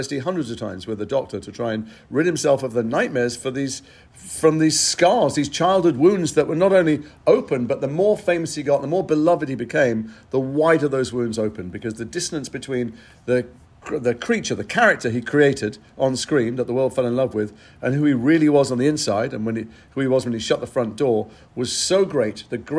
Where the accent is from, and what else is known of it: England, United Kingdom